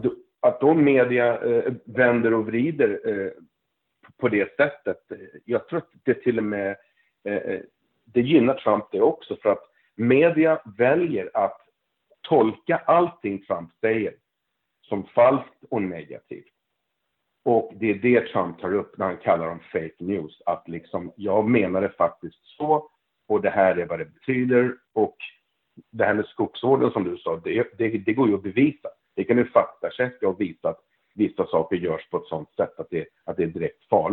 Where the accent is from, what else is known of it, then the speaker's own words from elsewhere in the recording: Malmö, Skåne, Sweden; Jag minns ju när jag var liten, jag är i Malmö just nu, och när jag var liten så var det snö här på vintern.